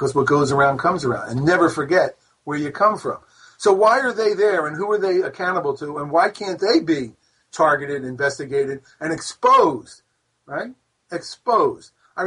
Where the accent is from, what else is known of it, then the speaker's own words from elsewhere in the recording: East Coast, United States; accent: East Coast; I imagine everybody recognizes my East Coast accent, which is fine, since I grew up on the East Coast.